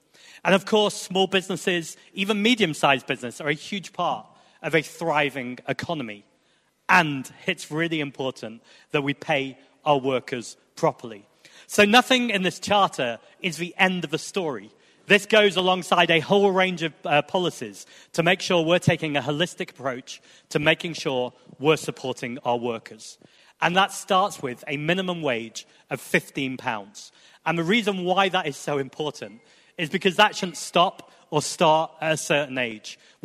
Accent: Manchester, North West England, United Kingdom; as a Mancunian speaking right now in the People's History Museum, I recognise the role that workers have played in this country.

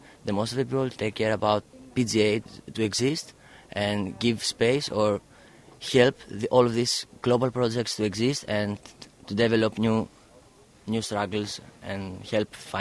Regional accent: Greece; English is a second language; moved away as an adult; now in Berlin, Germany; Originally I'm from Greece, but I live now in Berlin in the last 8 months.

